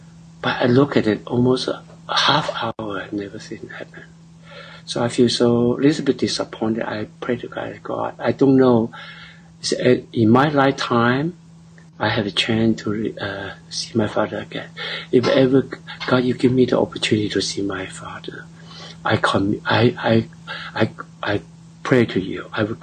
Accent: China; Okay, I grew up in China. My father was a doctor because of the government.

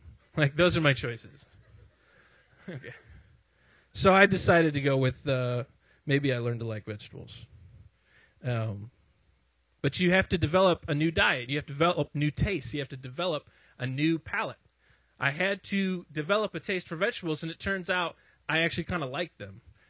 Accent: Chicago, Illinois, United States; I'm from Chicago. It's all pop.

